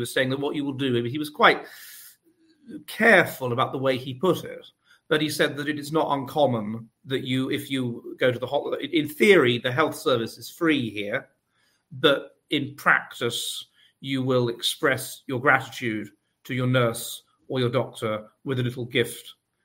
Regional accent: United Kingdom; being British and so forth

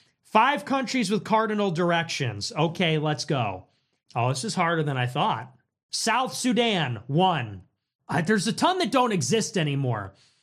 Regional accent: Ireland; I'm Irish myself

